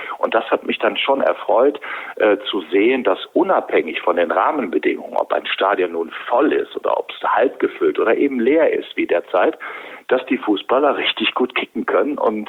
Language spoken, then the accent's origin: German; Wuppertal, North Rhine-Westphalia, Germany; Ich komme aus der bergischen Metropole Wuppertal